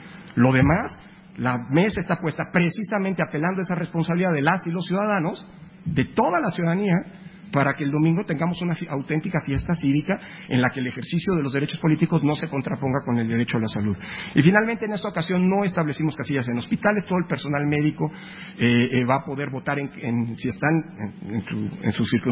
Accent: Mexico; y como mexicanas y mexicanos refrendemos nuestro compromiso y nuestra vocación

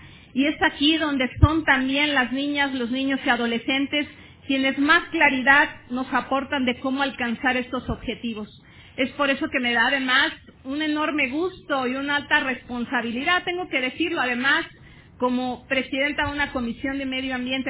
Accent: Mexico; lo que debemos hacer como políticos, lo que debemos de hacer como mexicanos

